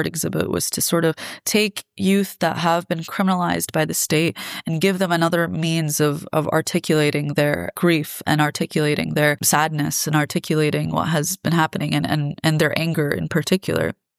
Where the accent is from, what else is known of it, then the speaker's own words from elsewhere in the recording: New York, United States; I mean, I'm from New York, and oh man, last time I went, I was detained for a couple hours because of my journalism work.